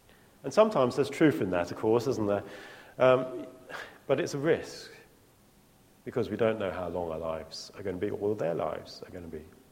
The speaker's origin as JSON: {"language": "English", "region": "East of England", "country": "United Kingdom", "tie": "born or raised there", "said": "As you know, I grew up in Norfolk"}